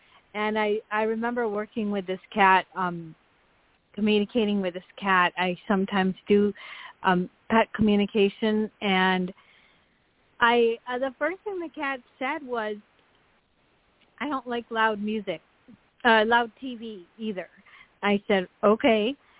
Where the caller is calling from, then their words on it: Kauai, Hawaii, United States; I'm tuning in from Kauai Island.